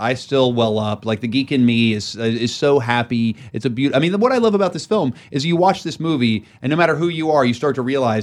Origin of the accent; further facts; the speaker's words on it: West Virginia, United States; I bought a little cabin because I grew up in West Virginia, you know, so I love being out in the mountains.